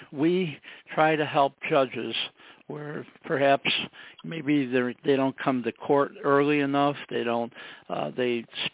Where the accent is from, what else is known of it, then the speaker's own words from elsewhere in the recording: Chicago, Illinois, United States; born there; I am a Chicagoan. I was born on the west side, near the border of Austin Avenue, and the other side of the Austin is Oak Park.